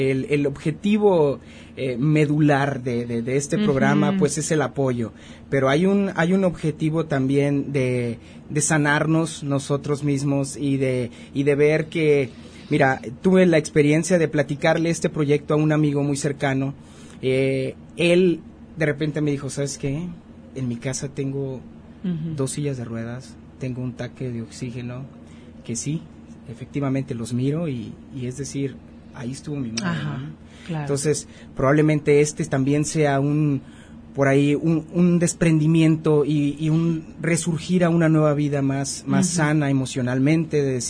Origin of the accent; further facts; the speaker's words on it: Casimiro Castillo, Jalisco, Mexico; El chico, Casimiro Castillo, lo Arado, uh-huh, de donde soy originario